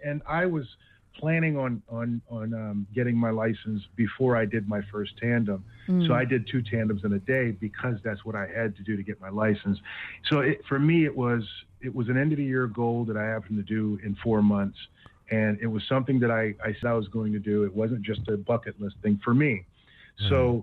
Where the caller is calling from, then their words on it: Los Angeles, California, United States; I'm in L.A. I'm up in San Fernando Valley.